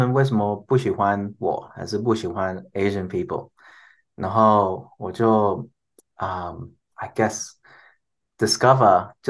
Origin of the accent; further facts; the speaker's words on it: Taiwan; now in Australia; later 才觉得我是台湾人，然后这样也很好。